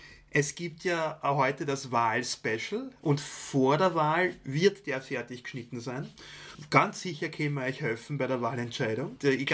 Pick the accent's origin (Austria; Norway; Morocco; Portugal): Austria; Stockerau, Lower Austria; dass meine Heimatstadt Stockerau gefallen ist